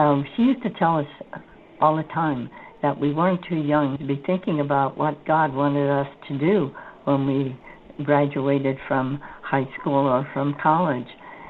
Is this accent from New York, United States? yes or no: no; San Francisco, California, United States; born there; I was born in San Francisco, everybody's favorite city, and that was there on August 21st, 1919.